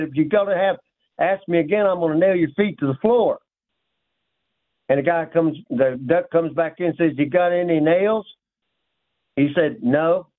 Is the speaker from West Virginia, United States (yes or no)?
yes; Huntington, West Virginia, United States; I'm from Huntington, West Virginia.